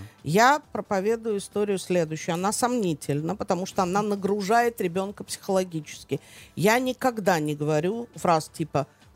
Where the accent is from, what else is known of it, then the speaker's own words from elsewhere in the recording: Moscow, Russia; moved away; как человек, проживший больше 30 лет в эмиграции, я родилась, выросла в Москве